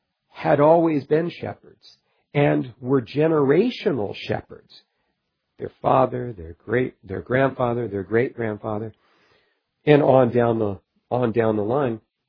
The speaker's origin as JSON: {"language": "English", "country": "United States", "said": "I don't speak Italian. I don't act Italian. You know, I'm not Italian anymore. I'm American. And that's just second generation."}